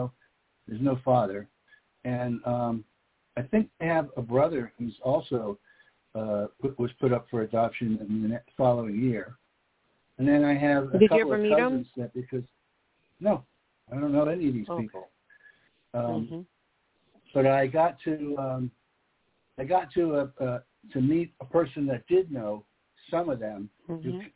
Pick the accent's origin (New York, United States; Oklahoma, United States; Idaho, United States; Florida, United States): New York, United States; New York City; born there; But in my case, I was born in New York City, and you could only have 2 kids in New York City.